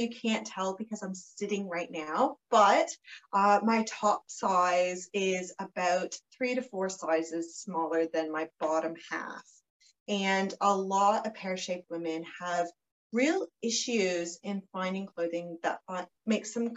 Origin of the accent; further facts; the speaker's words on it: Canada; moved away as an adult; now in Australia; I am obviously not Australian. I'm Canadian, but I've been here almost 10 years, which is very exciting.